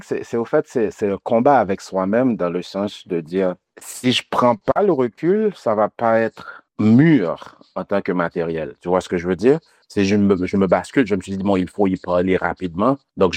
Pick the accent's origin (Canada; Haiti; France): Haiti; first language Haitian Creole; French is a second language; now in United States; je parle créole haïtien parce que c'est ma langue maternelle. Et puis, on apprend le français à l'école en Haïti, donc c'est ma deuxième langue. Et puis, une fois que je suis arrivé aux États-Unis, on parle anglais.